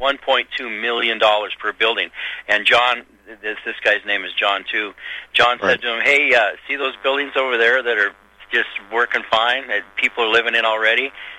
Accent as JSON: {"language": "English", "town": "Ketchikan", "region": "Alaska", "country": "United States", "tie": "born or raised there", "said": "Like, I was born in Ketchikan, Alaska. It rains 200 inches a year."}